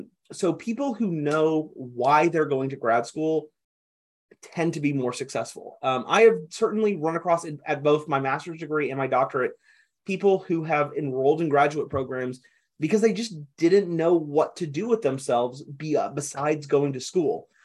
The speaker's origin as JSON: {"language": "English", "region": "Texas", "country": "United States", "tie": "born or raised there", "said": "I grew up in the Texas band system, and I really enjoyed my experiences in high school band."}